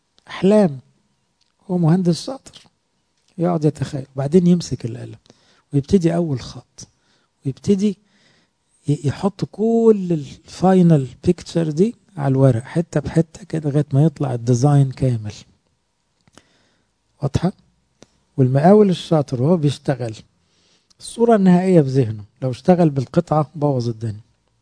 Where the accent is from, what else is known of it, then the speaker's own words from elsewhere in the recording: Egypt; وموجودة في سفارة سويسرا عندنا في مصر تمثالها